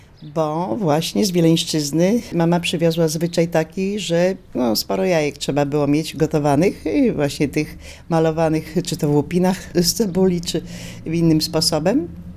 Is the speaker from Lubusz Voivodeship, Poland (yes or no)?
yes; Zielona Góra, Lubusz Voivodeship, Poland; also born or lived in Czerwieńsk; gdzie ja już się urodziłam, w Czerwieńsku, to moja stolica. Ale potem, po latach, przeprowadziliśmy się do Zielonej Góry.